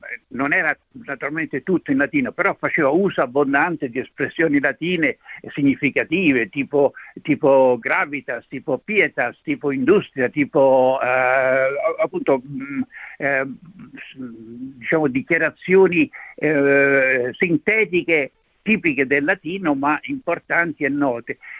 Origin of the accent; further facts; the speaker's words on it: Rome, Lazio, Italy; now in Australia; essendo anche romano, avendo fatto la guardia palatina in Vaticano